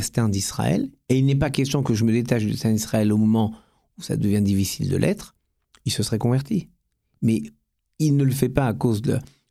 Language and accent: French; France; Je crois que dans toutes nos fibres, nous sommes français avec cette obsession de faire en sorte que la France soit fidèle à elle-même.